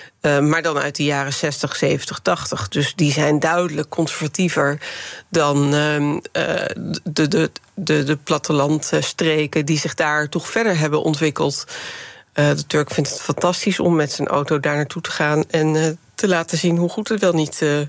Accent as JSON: {"language": "Dutch", "town": "Rotterdam", "region": "South Holland", "country": "Netherlands", "tie": "born there", "said": "lokale verkiezingen en landelijke verkiezingen, Rotterdam, waar ik geboren ben, vrij laag ligt"}